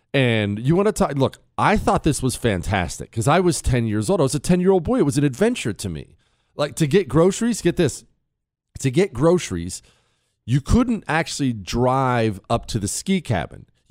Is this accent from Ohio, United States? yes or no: yes; Ohio, United States; You see, when I was a kid, we lived in Ohio. I was born in Ohio. That's where still most of my family is.